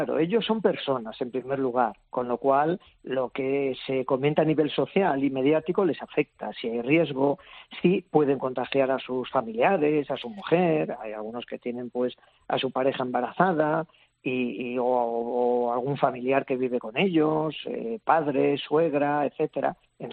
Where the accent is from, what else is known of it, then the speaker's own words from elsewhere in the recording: Asturias, Spain; now in Madrid, Spain; yo aunque vivo en Madrid, soy de Asturias y conozco un poco la mina y he visitado alguna